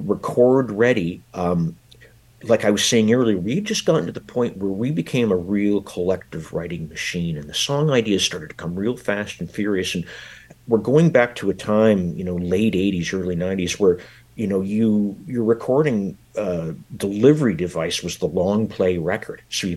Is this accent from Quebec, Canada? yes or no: no; Kingston, Ontario, Canada; as a young man growing up in Kingston, Ontario